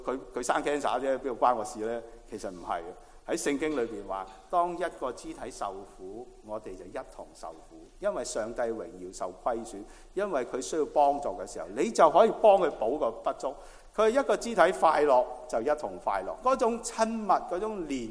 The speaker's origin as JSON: {"language": "Chinese", "country": "China", "said": "其实我们中国人都有句这样的说话，是吧？兄弟如手足"}